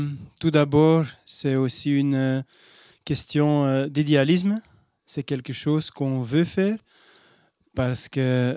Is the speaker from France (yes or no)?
no; Flanders, Belgium; Il y a aussi la popularité de l'extrême droite, surtout chez nous en Flandre.